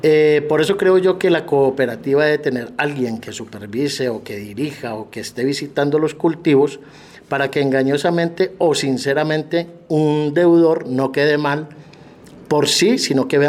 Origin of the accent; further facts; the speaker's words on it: Entre Ríos, Antioquia, Colombia; de Entre Ríos, Antioquia, comercializador y productor de tomate de árbol.